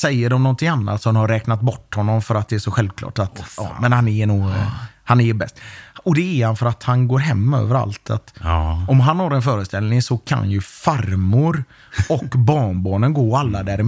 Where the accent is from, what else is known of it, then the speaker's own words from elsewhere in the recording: Gothenburg, Västra Götaland County, Sweden; när vi växte upp i Biskopsgården